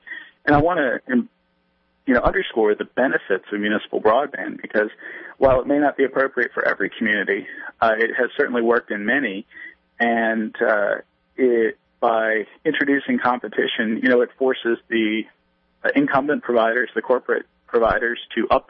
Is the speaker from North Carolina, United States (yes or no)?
yes; Wilson, North Carolina, United States; So my hometown, Wilson, North Carolina, small, medium-sized city of about 40,000 in the eastern part of the state